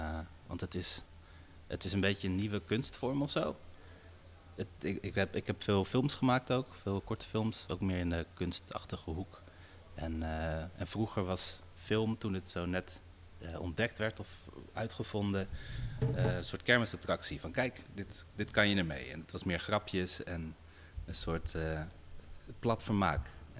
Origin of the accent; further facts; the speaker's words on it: Belgium; Ik ben opgegroeid in België, dat is interessant misschien. Maar ik heb wel van Nederlandse ouders, je hoort het niet, denk ik.